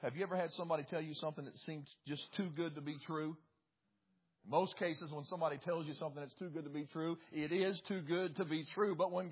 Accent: West Virginia, United States; I told you guys, I was from West Virginia

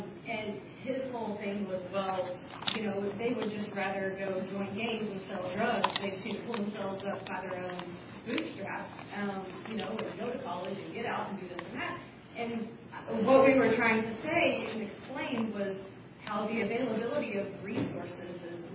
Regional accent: Louisiana, United States; I grew up in North Louisiana, who was way behind the times on the civil rights movement.

